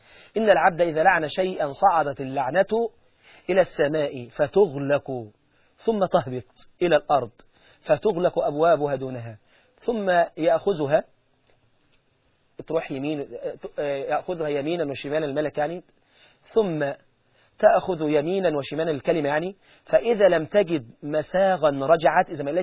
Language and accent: Arabic; Egypt; لكان أشهر دكتور في القلب موجود عندنا في مصر، أعرفه كويس